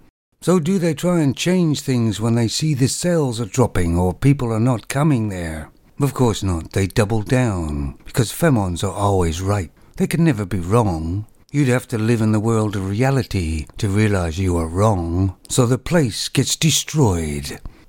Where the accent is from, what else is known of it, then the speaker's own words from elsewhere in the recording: Canada; Now, as you know, I'm Canadian.